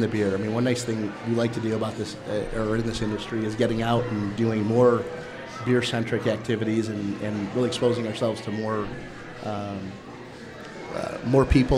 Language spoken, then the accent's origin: English; Riverwoods, Illinois, United States; I grew up in Riverwoods, Illinois. So just north of here, right where the Deerfield Toll Plaza used to be.